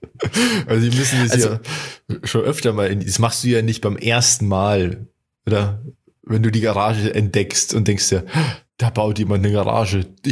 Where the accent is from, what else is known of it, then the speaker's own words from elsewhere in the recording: Passau, Bavaria, Germany; Journalist ich bin aus Journalist. Passau.